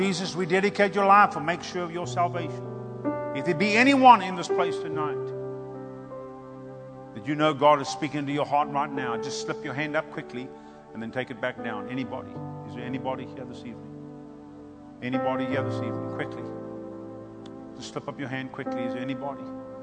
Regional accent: South Africa; now in United States; because I'm from Africa. Tell them there's this albino African here. Tell them that he talks funny. And you've got to come see this guy. Just, you know, we had a pastor back in South Africa, one of our pastors when we were growing up

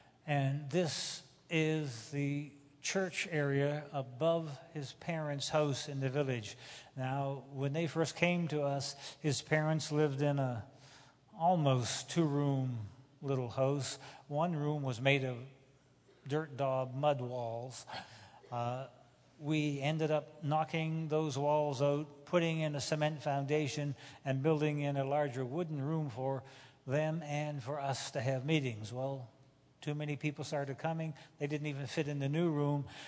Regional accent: Canada; America is not perfect, but it is a step ahead of, and I come from Canada, but America is a step ahead.

